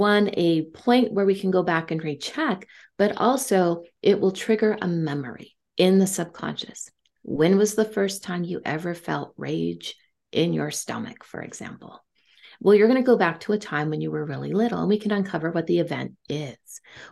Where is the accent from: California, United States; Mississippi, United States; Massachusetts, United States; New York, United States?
California, United States; Silicon Valley; Real briefly, where I grew up in Silicon Valley, and it was during the high tech era.